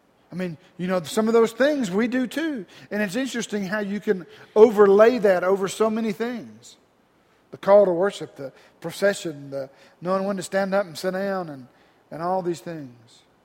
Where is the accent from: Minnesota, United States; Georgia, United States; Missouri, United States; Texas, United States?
Georgia, United States; You know, I'm from Georgia, and I like the Georgia Bulldogs, and they didn't do too well yesterday.